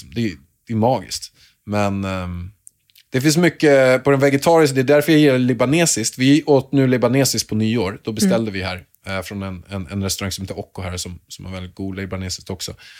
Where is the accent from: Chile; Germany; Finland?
Chile; now in Sweden; jag är ju chilenare